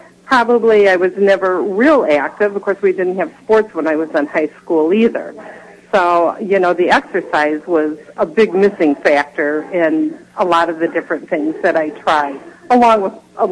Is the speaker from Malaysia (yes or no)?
no; Polo, Illinois, United States; I'm from Polo, which is close to Dixon.